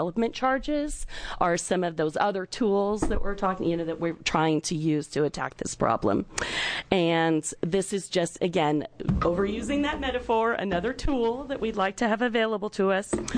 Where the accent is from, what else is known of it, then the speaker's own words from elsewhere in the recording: Bend, Oregon, United States; I'm from Bend, Oregon, and I was recently elected to the Bend City Council.